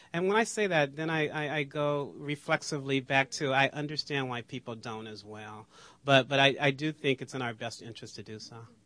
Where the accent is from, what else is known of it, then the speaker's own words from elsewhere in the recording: Berkeley, California, United States; Well, I'm from Berkeley, so you know I'm down with that.